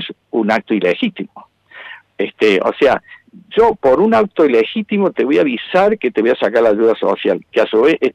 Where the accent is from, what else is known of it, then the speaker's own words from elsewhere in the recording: Argentina; como argentino, defendemos la voz de Radio Nacional.